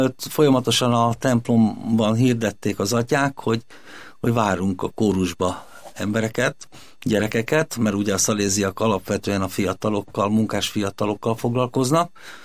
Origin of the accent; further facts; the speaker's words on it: Rákospalota, Budapest, Hungary; born there; Rákospalotai születésű vagyok, érettségi után szakmát tanultam